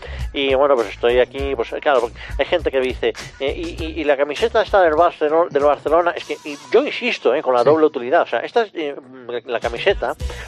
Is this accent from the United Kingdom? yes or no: yes; England, United Kingdom; Spanish is a second language; Como soy inglés, a mí me cuesta hablar español.